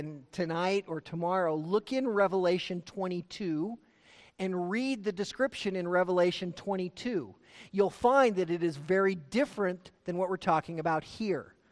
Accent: Montana, United States; also born or lived in Idaho; because I came from Montana and Idaho

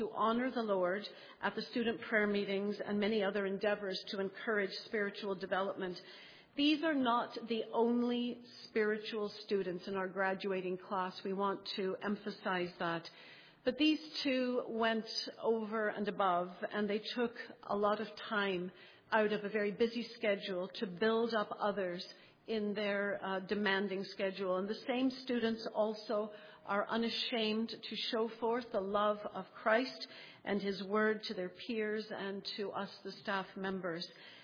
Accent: Belfast, Northern Ireland, United Kingdom; Queen's University, Belfast. And I have to say, I'm a little jealous. That's my hometown.

